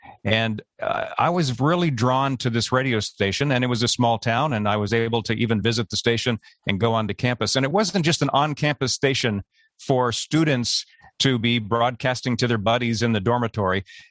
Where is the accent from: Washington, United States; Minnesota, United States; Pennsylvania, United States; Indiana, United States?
Washington, United States; Seattle; also born or lived in New York State; I grew up mostly in Seattle. When I was a young tot, we were in New York State, but moved out to the West Coast. And I did most of my growing up in the Seattle, Washington area.